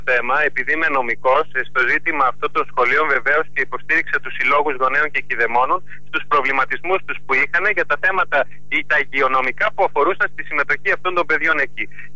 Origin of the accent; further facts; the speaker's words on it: Macedonia, Greece; ως νέος άνθρωπος, ως Έλληνας από τη Μακεδονία, είμαι Μακεδόν.